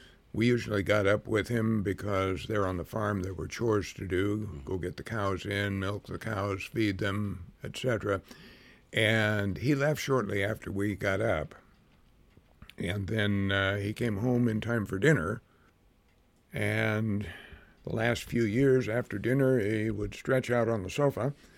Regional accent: Vancouver, Washington, United States; I was born in Vancouver, Washington.

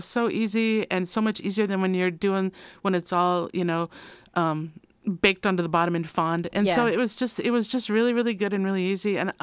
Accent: Minnesota, United States; Well, and I'm from Minnesota.

